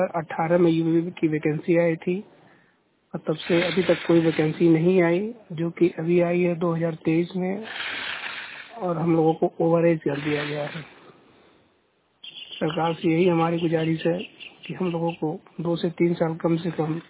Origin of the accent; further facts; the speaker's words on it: Uttar Pradesh, India; जिला गोरखपुर के रहने वाला हूँ। मैं ओबीसी कैटेगरी के अंतर्गत, मेरा वर्ग है सर।